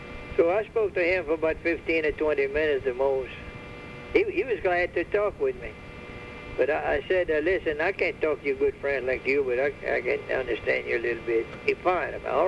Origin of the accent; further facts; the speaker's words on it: Louisiana, United States; I said, yeah, I'm from Louisiana.